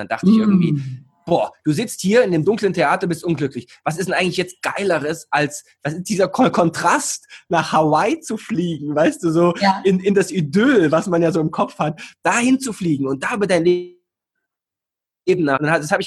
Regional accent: East Germany, Germany

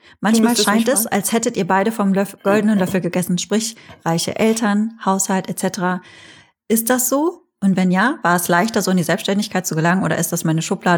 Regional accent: North Rhine-Westphalia, Germany; ich bin in der Nähe von Holland aufgewachsen.

